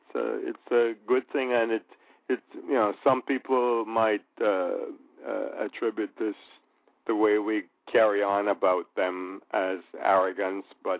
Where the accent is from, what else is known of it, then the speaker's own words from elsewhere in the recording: Jamaica; And as a Jamaican, I'm so proud when we can walk and, you know, with our head high